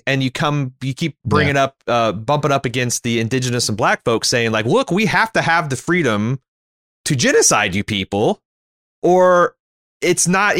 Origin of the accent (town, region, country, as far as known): Canada